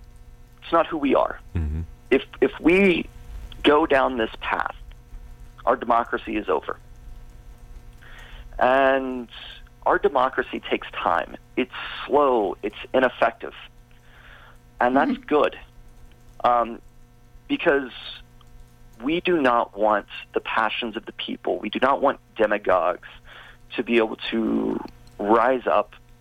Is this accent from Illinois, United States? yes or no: no; Kentucky, United States; I'm from Kentucky.